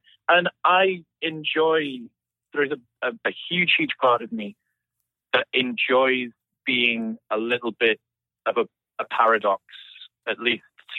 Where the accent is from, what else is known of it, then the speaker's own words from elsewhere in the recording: England, United Kingdom; accent: neutral, central or southern; So the place that I'm from is quite working class in the north of the UK, but my accent is much more sort of central or perhaps southern or just neutral. So I sounded different.